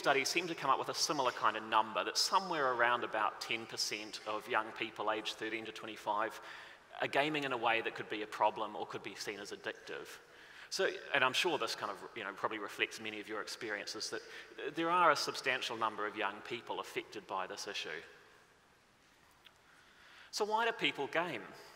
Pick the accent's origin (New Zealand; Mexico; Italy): New Zealand; I'm coming from New Zealand